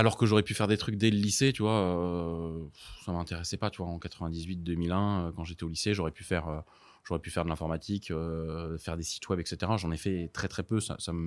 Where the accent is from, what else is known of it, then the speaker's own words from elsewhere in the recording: Paris, Île-de-France, France; j'ai grandi à Paris dans le 13e.